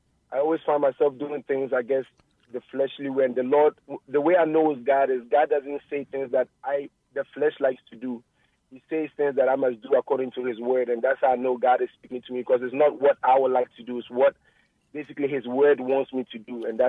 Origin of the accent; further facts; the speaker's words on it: Ghana; So I'm from Ghana, and that's what it means.